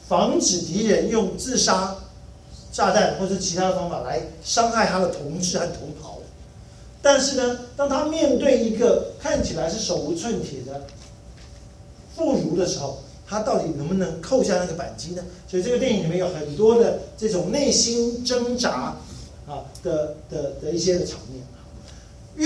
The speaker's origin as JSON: {"language": "Chinese", "country": "Taiwan", "said": "不像我们是这个从台湾来的，台湾就是一个征兵制的地方，所以我们都要服兵役。"}